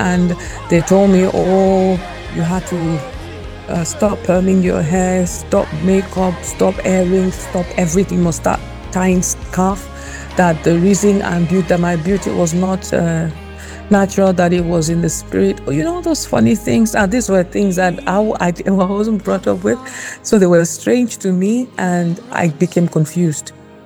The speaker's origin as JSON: {"language": "English", "region": "Kogi", "country": "Nigeria", "said": "I'm from Kogi State, so some of these things I'm not too used to them."}